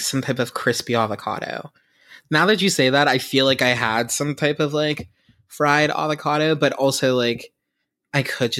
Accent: Pittsburgh, Pennsylvania, United States; That sounds amazing. I am from Pittsburgh, so we love our pickles, and fried pickles are, like, one of my favorite apps

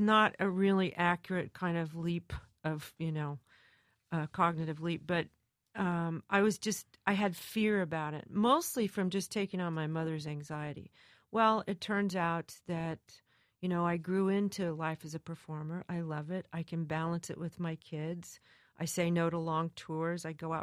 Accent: California, United States; also born or lived in Memphis; I grew up in Southern California.

